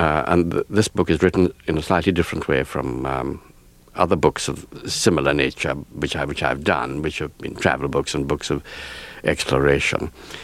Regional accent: Trinidad & Tobago; born there; now in England; I was born in Trinidad of Asian immigrant family

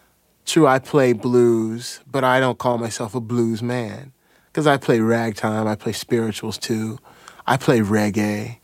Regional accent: Denver, Colorado, United States; also born or lived in West; Yeah, usually the perception is that I'm from the South, although I was born in the West, and my family is all from the South. I mean, my roots aren't in the West, they're all in the South, but I was raised out West.

